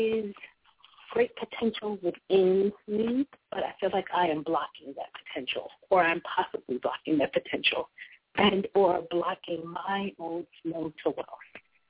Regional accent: Washington, District of Columbia, United States; moved away as an adult; now in Florida, United States; Born and raised in the D.C. area, and I ventured to Florida in July.

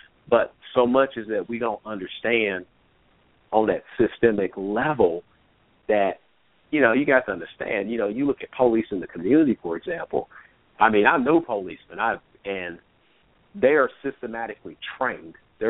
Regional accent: Indianapolis, Indiana, United States; And I know that from a fact, I mean, growing up in Indianapolis.

